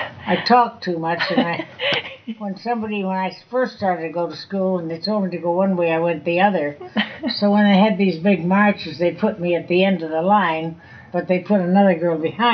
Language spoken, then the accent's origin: English; Victoria, British Columbia, Canada; also born or lived in Vancouver; Well, I lived in Victoria most of my young life, but Victoria and Vancouver, where I lived part of the time to go to university. I left when I was about 35. I spent half my life in Victoria and Vancouver, and the other half in Ontario.